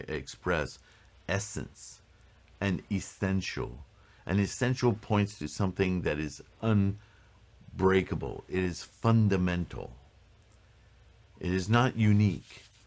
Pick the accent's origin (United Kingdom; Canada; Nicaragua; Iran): Canada; French Canada; born there; You know, I was born Roman Catholic in French Canada.